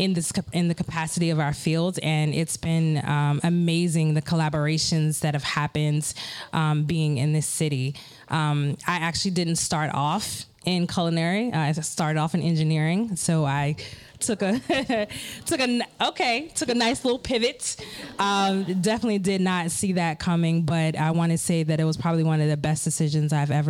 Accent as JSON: {"language": "English", "town": "Birmingham", "region": "Alabama", "country": "United States", "moved": "yes", "lives_now": "Baltimore, United States", "said": "So I am actually originally from Birmingham, Alabama. So I'm an expat. Okay, thank you. I'm an expat here in Baltimore, and I've been here now for about 6 or 7 years."}